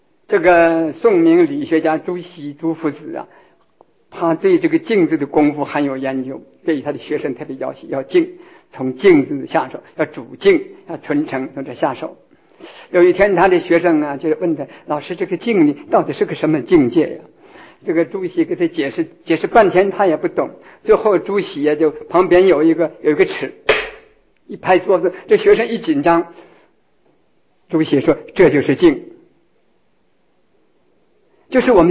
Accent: China; 我们中国人呢，这个在小学的时候很讲这个，叫聚精会神啊

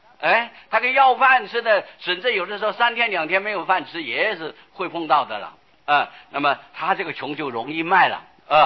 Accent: Taiwan; 哎，不过我们台湾人往往有这种的情况

